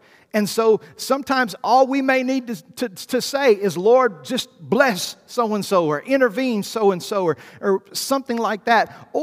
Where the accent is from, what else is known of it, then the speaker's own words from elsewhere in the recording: the South, United States; because I'm from the South and I'm from the country